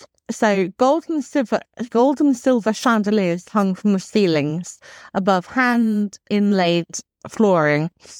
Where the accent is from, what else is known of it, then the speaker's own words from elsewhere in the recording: Winchester, South East England, United Kingdom; born there; I was born in Winchester.